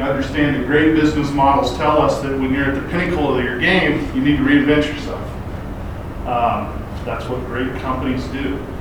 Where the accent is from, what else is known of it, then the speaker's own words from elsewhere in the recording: Kansas, United States; I'm from the Flint Hills of Kansas.